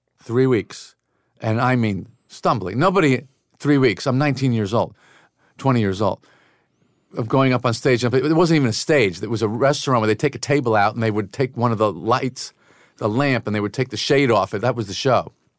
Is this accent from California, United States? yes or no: no; Long Island, New York, United States; I really love Mad Men because that was my dream growing up on Long Island, was to get a Samsonite briefcase, go on the Long Island Railroad.